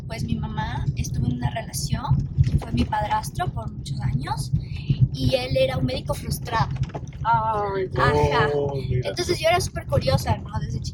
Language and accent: Spanish; Quito, Pichincha, Ecuador; Yo nací en Quito, soy quiteña, súper quiteña.